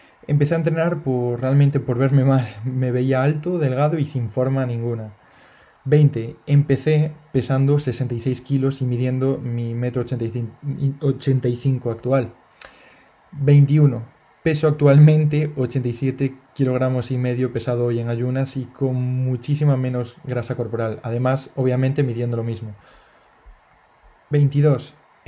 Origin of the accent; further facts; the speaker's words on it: Ponferrada, Castile and León, Spain; also born or lived in A Coruña; Y sí, tengo solo 22 años. 3. Nací en La Coruña. Soy gallego, natal. 4. Viví en Coruña 9 años y me mudé a Ponferrada, que sería la 5, que es donde vivo actualmente, para vivir otros 10-11 años.